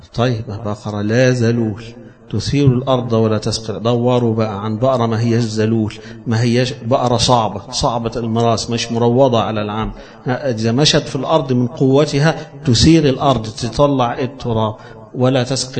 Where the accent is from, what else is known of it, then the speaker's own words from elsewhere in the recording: Egypt; عندنا في مصر هنا ما فيش حاجة اسمها خمس